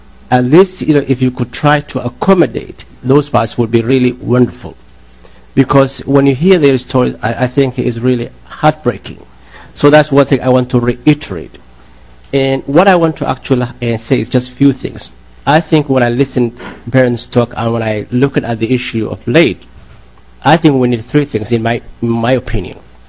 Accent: Rochester, Minnesota, United States; I'm from Rochester, Minnesota. I'm at the Mayo Clinic

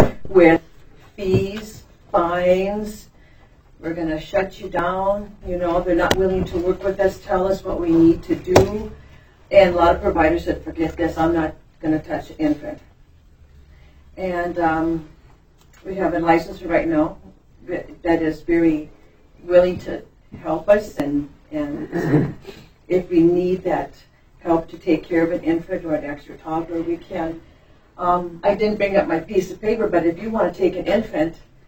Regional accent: Crookston, Minnesota, United States; I'm licensed family chef here, and I'm from Crookston.

